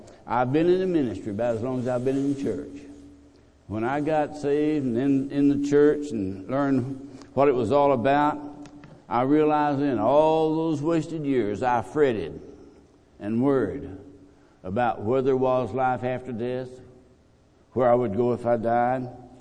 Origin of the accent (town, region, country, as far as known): Texas, United States; born or raised there; also born or lived in New Orleans, United States